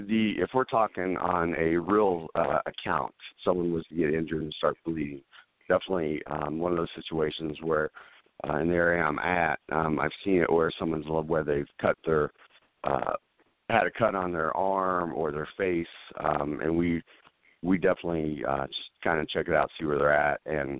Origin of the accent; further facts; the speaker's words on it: Midwest, United States; now in Omaha, United States; growing up in the Midwest, followed the Central States area championship wrestling as a kid